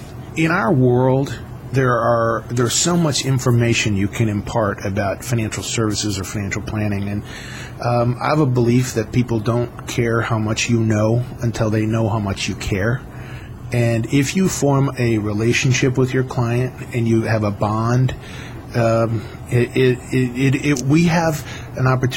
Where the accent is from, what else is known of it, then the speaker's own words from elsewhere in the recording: Appleton, Wisconsin, United States; I grew up in Appleton, Wisconsin, a small town in the northern part of the state.